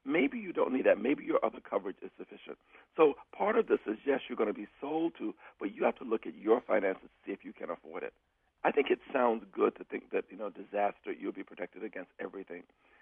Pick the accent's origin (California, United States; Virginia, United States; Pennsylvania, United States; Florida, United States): Florida, United States; It's like when growing up in Florida, we knew that the area in which we lived in would be flooded about every 5 years.